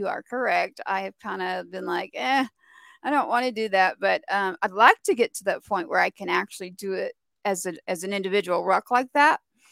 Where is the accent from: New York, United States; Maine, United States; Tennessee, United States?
Tennessee, United States; Nashville; now in Texas, United States; I am actually from Nashville too. So, yeah, I'm not kidding. Right out of Nashville. So I spend half my year there and the other half here in Texas.